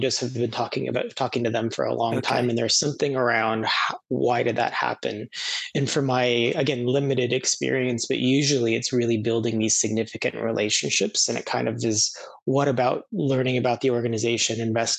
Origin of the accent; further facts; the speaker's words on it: United States; I'm American, so I still don't really understand hockey